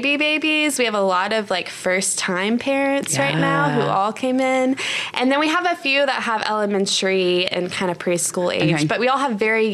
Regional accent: Fort Worth, Texas, United States; So I grew up in Fort Worth.

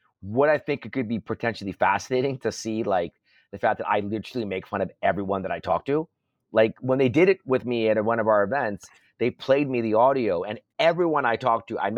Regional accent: Pakistan; And by the way, I'm Pakistani. I don't sweat easy.

